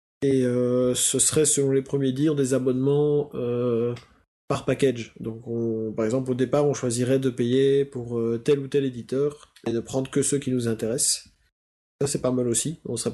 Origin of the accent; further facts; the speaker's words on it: Belgium; Bon, comme vous avez commencé à le savoir, je suis belge.